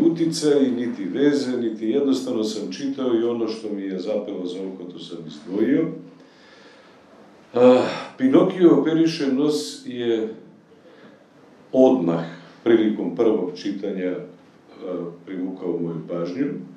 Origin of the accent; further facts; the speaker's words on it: Kumanovo, Northeastern, North Macedonia; ja sam iz Kumanova.